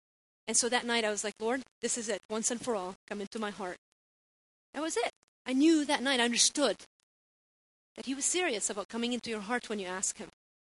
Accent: Lebanon; born or raised there

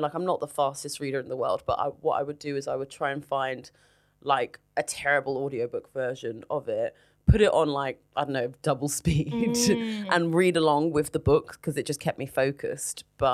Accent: London, United Kingdom; because I'm from London, so I've never really lived anywhere else apart from uni.

